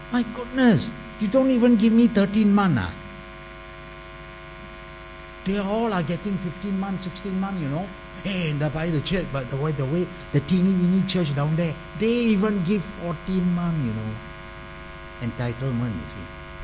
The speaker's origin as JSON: {"language": "English", "town": "Tai Seng", "country": "Singapore", "tie": "born or raised there", "said": "I'm interested. I grew up in Tai Seng."}